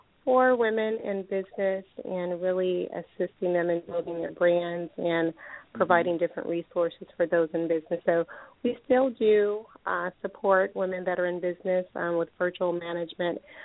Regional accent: Champaign, Illinois, United States; I have two daughters, and I am from Champaign, Illinois.

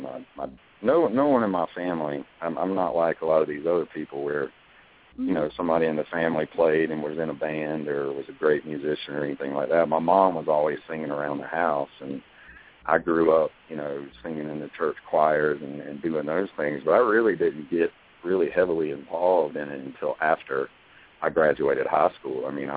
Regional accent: Augusta, United States; across the Savannah River from Augusta, Georgia. So so I consider the whole Augusta area, you know, my hometown.

